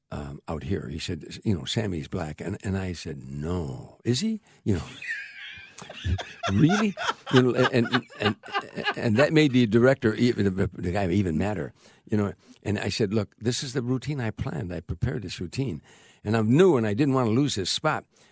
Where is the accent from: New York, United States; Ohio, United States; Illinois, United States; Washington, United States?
Illinois, United States; Harvey; But I grew up in Harvey. You know, Harvey had a group called